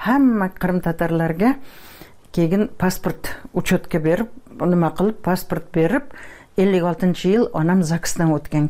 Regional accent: Piskent, Tashkent Region, Uzbekistan; Men shu yerda tug'ilganman-da. Eshik deraza bo'lmagan. Piskentda

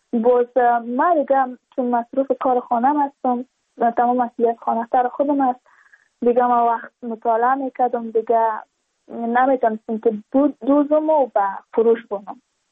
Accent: Badakhshan, Afghanistan; ما از بدخشان هستیم، یعنی منطقای دور دستش

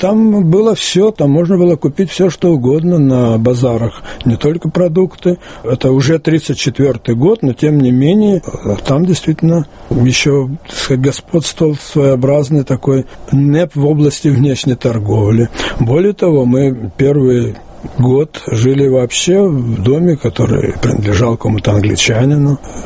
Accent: Ashgabat, Turkmenistan; И мы перебрались в Ашхабад, это был 1934 год. Поэтому дальнейшее мое детство проходило в Ашхабаде.

